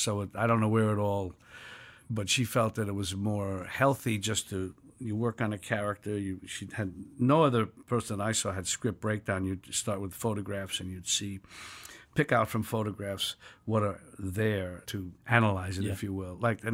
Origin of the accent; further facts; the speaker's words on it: New York City, New York, United States; born there; Yeah, I mean, I was born in New York City in 1943 in a village.